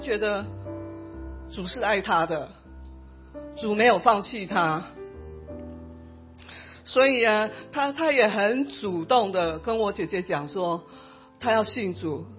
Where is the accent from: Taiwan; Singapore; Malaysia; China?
Taiwan; Nantou County; 小时候住在那个南投中心村的时候，